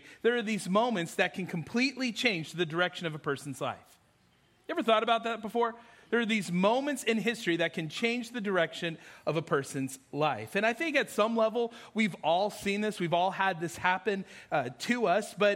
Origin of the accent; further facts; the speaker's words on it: the West, United States; I'm a little nervous because all week I've been saying Louisville, so I'm from the West, so that's how we say it.